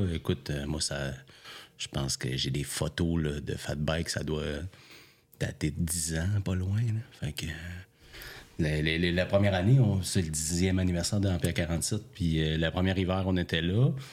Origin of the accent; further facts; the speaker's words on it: Jonquière, Quebec, Canada; Ouais, mais je ne viens pas du Lac Saint-Jean. Ah, okay. Je viens de Jonquière. Jonquière, c'est au Saguenay. Ce n'est pas au Lac Saint-Jean.